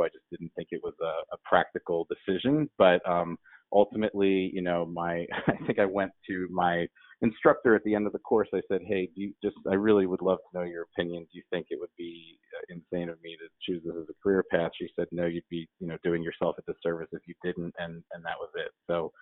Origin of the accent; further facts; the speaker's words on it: Pennsylvania, United States; I grew up outside Philadelphia.